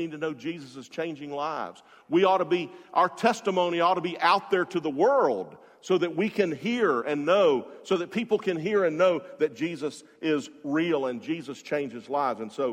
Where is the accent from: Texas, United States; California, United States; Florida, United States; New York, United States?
Florida, United States; Jacksonville; I love the beach. I grew up in Jacksonville. I always had to soak myself.